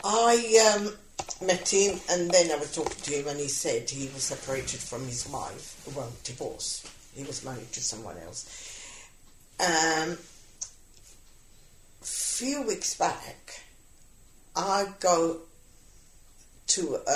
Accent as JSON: {"language": "English", "country": "Gibraltar", "said": "I said, oh, I should have said that, because I come from Gibraltar."}